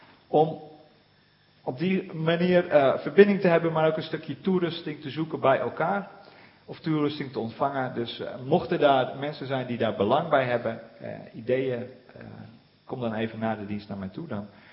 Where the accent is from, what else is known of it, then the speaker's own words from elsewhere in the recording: Middelburg, Zeeland, Netherlands; moved away as an adult; also born or lived in Friesland; now in Veendam, Netherlands; Ik ben geboren en getogen in Middelburg, dus de hoofdstad van Zeeland. En uiteindelijk rond een jaar of 20 naar het midden van het land verhuisd, daar mijn studie gedaan. Vervolgens voorganger geworden in Friesland en nu 4 jaar voorganger in de baptistengemeente in Veendam.